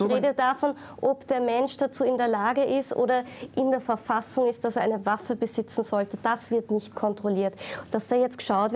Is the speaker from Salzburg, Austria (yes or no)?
yes; Salzburg, Austria; Ich bin in Salzburg am Land aufgewachsen